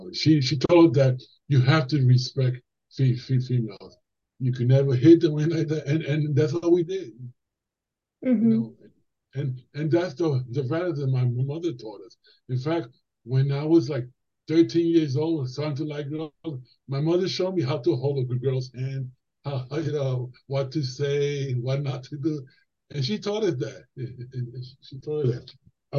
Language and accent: English; New York City, New York, United States; Yeah, but I'm proud to say that I came from the Lower East Side. I love it. I go there a lot and all that.